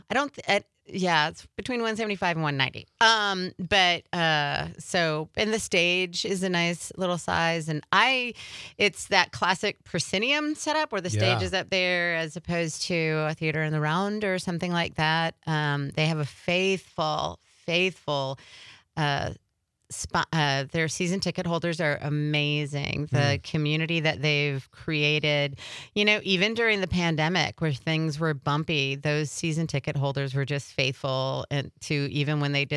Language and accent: English; Southeastern United States, United States; No, a little further south, Florida, Georgia. Went to college out east in Pennsylvania.